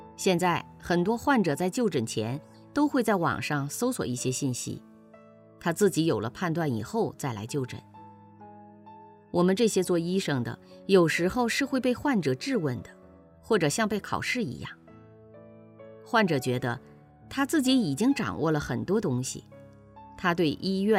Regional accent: Beijing, China; born there; 我在北京出生，从小在基督徒家庭长大

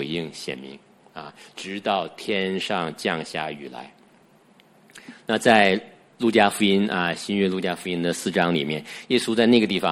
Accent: China; 我们地上的故乡是香港以北的说普通话的中国的广大的土地

